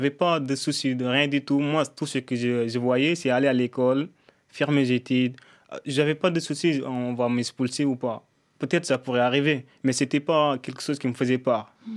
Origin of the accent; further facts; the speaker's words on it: Senegal; now in France; Oui, je viens du Sénégal.